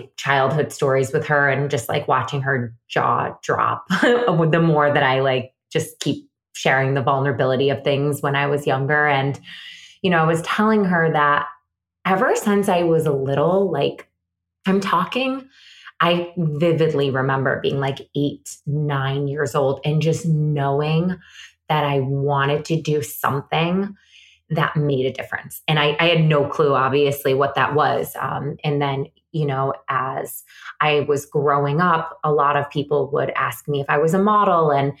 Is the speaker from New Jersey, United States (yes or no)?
no; Syracuse, New York, United States; now in New York City, United States; I'm from Syracuse, New York. I moved to New York 15 years ago, I think this year almost.